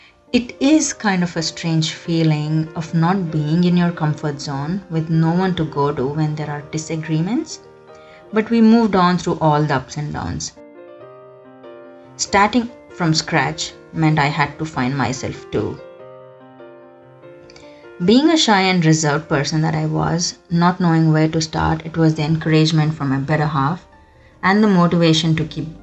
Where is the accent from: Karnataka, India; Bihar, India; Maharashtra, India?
Karnataka, India; Bangalore; I'm from Bangalore, south of India